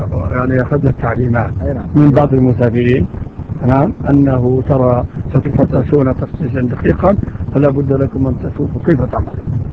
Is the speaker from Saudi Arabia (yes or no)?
no; Libya; ما في جوازات عندنا جواز ليبيين نحن ليبيين